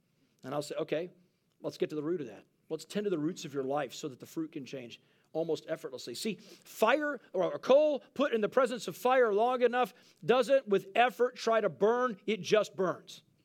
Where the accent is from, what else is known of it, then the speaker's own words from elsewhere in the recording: Texas, United States; That's amazing when you're recovering from the South. I'm from Texas.